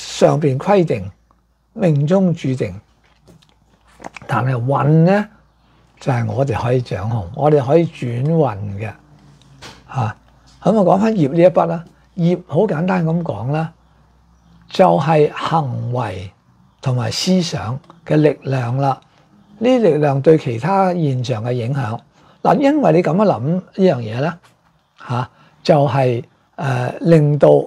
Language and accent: Cantonese; China